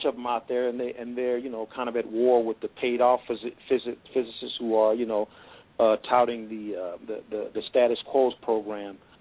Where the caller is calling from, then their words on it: New Mexico, United States; I'm calling from New Mexico.